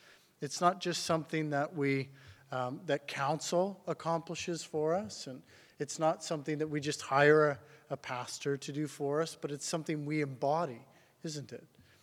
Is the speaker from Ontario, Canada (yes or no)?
no; Saskatchewan, Canada; also born or lived in Alberta; growing up in Saskatchewan and Alberta, you get that for about a week.